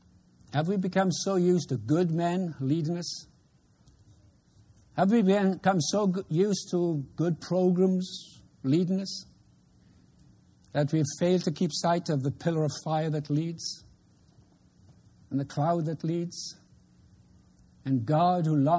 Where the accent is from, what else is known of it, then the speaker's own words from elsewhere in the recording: Wales, United Kingdom; I'm a Welshman.